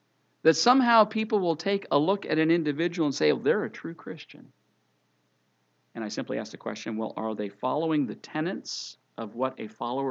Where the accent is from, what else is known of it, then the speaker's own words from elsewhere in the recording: Ontario, Canada; I hearken back to the time when I was growing up in Canada